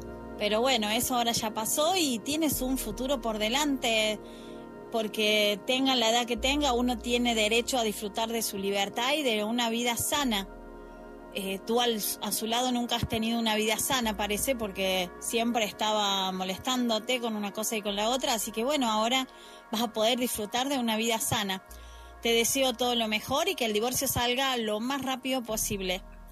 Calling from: Argentina; desde Argentina

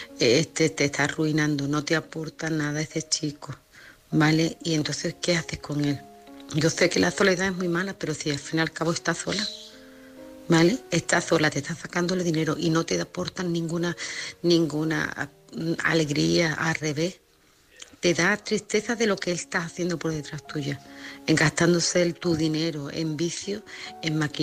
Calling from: Lebrija, Andalusia, Spain; soy de Lebrija, vale

